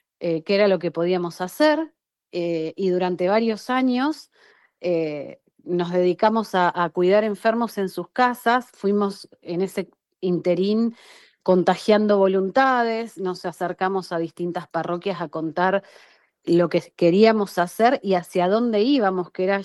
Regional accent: Luján, Buenos Aires Province, Argentina; Yo soy de Luján, los tres somos de Luján.

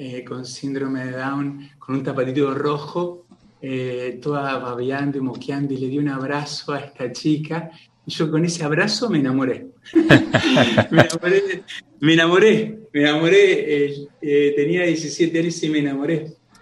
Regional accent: Buenos Aires, Argentina; Yo soy porteño, nací hace muchos años, en 1957, en Buenos Aires

